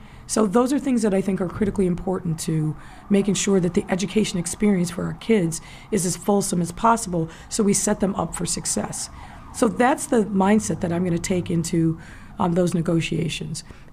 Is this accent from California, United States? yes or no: no; Ohio, United States; She grew up in Western Illinois. I grew up in Ohio.